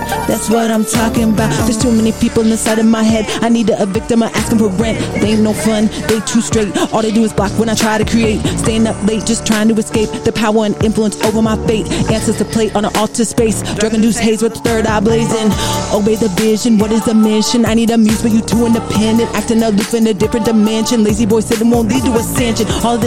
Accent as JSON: {"language": "English", "region": "California", "country": "United States", "said": "I'm from Northern California, Sonoma County."}